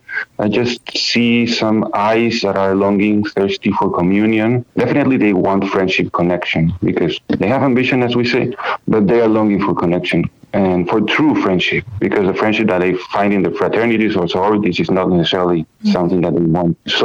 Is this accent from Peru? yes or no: yes; Peru; now in United States; For me, I mean, coming from Peru, I came 4 years ago from Peru.